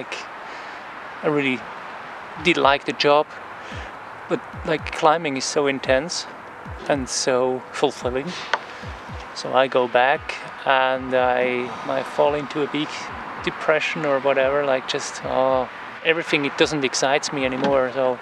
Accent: Switzerland; English is a second language; Yeah, I'm coming from Switzerland.

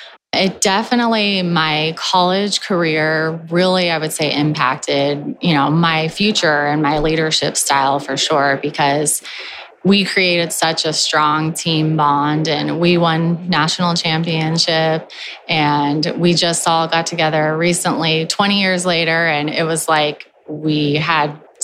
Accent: Arizona, United States; moved away as an adult; So I grew up in Arizona. I moved out to Colorado for soccer for college and I fell in love with it.

